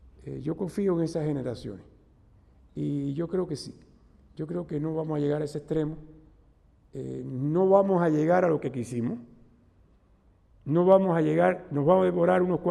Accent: Cuba; Es la primera vez en Cuba, desde que se lleva registros de huracanes, que un huracán pasa por 12 provincias de Cuba. Es la primera vez. Nos desbarató el país completo.

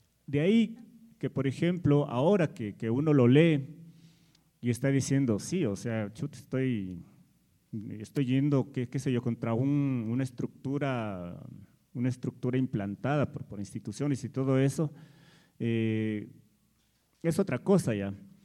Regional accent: Ecuador; En el país, en mi país, en el Ecuador, publicar con una editorial reconocida de ahí es muy caro, muy caro.

